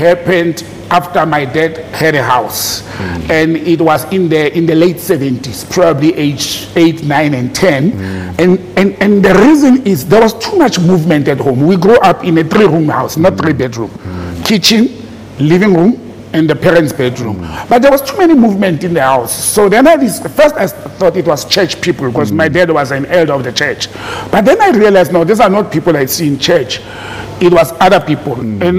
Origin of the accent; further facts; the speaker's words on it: Randfontein, Gauteng, South Africa; But I grew up in Randfontein.